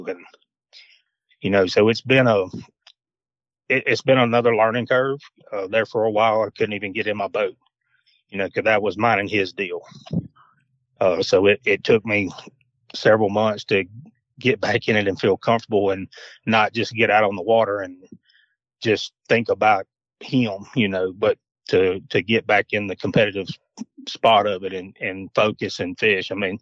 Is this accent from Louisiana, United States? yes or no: yes; Farmville, Louisiana, United States; I grew up in Farmville, Louisiana my whole life.